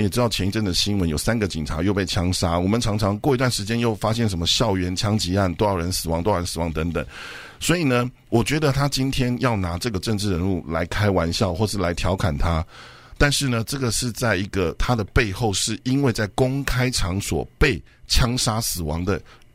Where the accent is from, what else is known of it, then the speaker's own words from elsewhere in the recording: United States; 可是你触及到我美国人的一个痛